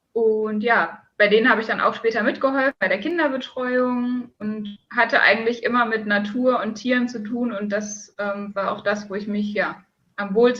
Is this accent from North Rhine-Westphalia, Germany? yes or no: yes; North Rhine-Westphalia, Germany; ich bin auf dem Dorf aufgewachsen, so ungefähr 20, 30 Minuten von Düsseldorf entfernt.